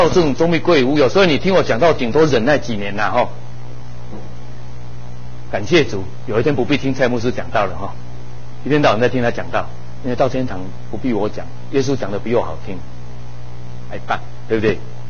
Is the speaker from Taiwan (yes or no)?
yes; Changhua County, Taiwan; 在台北哦，我是彰化人